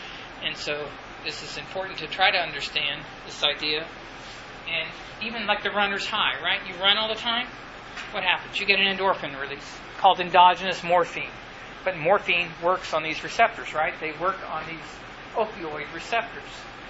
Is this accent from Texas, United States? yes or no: yes; Sweetwater, Texas, United States; Come to my hometown, Sweetwater, Texas.